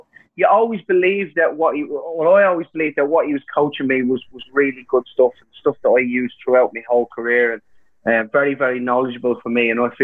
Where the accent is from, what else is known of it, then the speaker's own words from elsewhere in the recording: Ireland; Now, listen, me being Irish, I can knock out a shoe at the drop of a hat, so I always done all right.